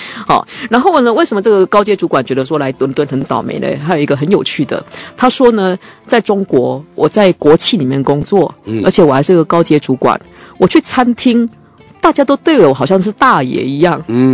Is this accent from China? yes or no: no; Taiwan; 因为这个对我们台湾人来说就不能理解的。